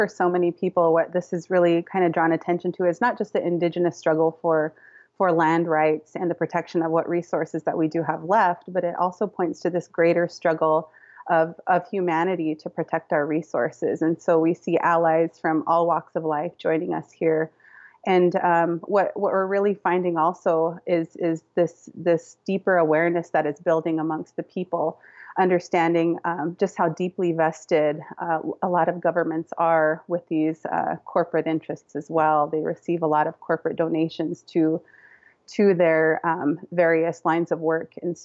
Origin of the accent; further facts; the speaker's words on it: United States; this is something that we're very used to as Native American people.